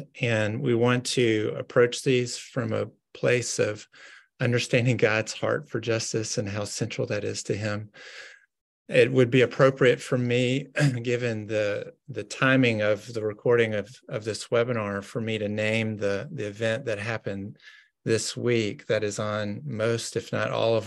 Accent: Nashville, Tennessee, United States; I grew up in Nashville, Tennessee, in Green Hills, and go by that church and that school almost daily when I was growing up.

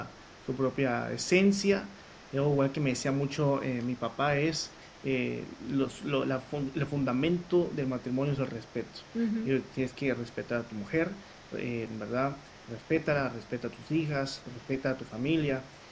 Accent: Mexico; yo soy mexicano, ella es puertorriqueña, dos culturas completamente diferentes

